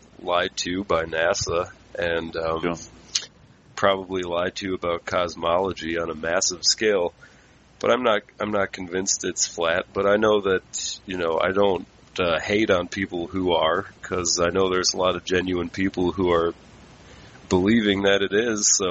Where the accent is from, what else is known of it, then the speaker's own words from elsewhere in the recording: Wisconsin, United States; From Wisconsin, USA.